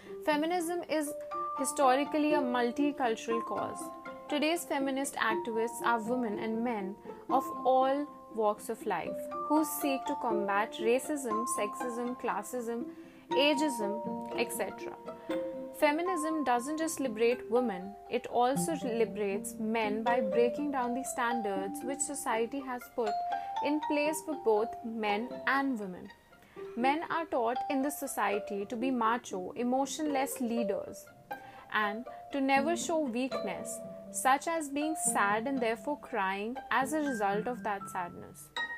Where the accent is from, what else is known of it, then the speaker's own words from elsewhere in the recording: India; I come from India